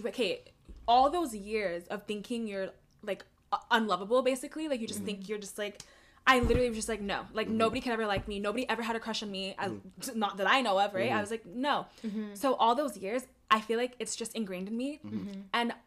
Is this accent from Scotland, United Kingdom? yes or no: no; London, United Kingdom; So I grew up in London, obviously.